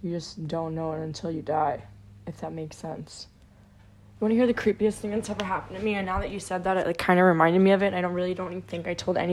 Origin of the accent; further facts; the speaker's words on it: New Jersey, United States; moved away; We moved from New Jersey about like, 12 years ago.